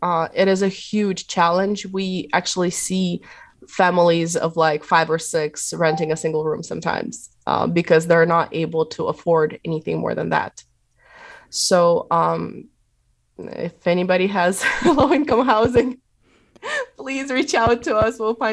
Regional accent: Zaporizhzhia, Zaporizhzhia Oblast, Ukraine; And I come from Zaporizhia. So it's very close.

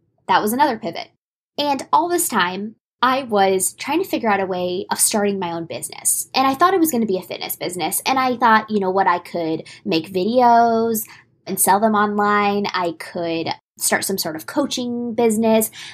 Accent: Indiana, United States; also born or lived in Florida; I grew up some in Indiana. I grew up some in Florida, but my family was all in Indianapolis.

